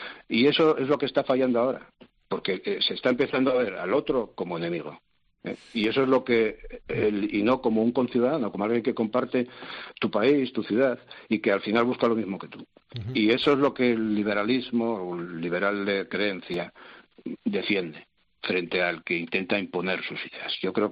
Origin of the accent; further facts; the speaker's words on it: Asturias, Spain; yo soy asturiano